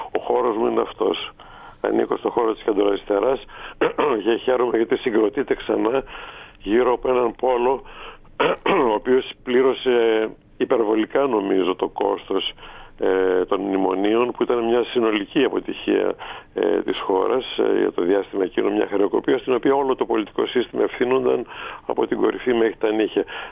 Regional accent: Thessaloniki, Central Macedonia, Greece; είμαι ταγμένο στη Θεσσαλονίκη από όπου ξεκίνησα. Έρχομαι πάντα από τη Θεσσαλονίκη

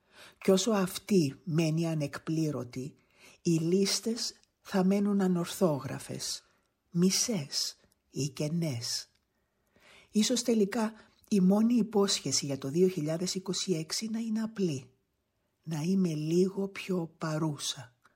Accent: Cyprus; Να επανενωθεί επιτέλους η πατρίδα μου, η Κύπρος.

